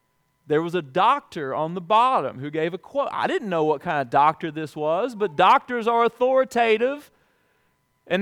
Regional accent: Dothan, Alabama, United States; I stumbled into a Lifeway Christian bookstores in Dothan, Alabama, my hometown.

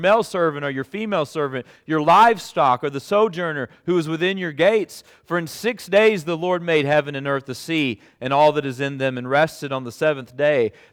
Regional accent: Alabama, United States; a circuit judge from my home state of Alabama became a household name.

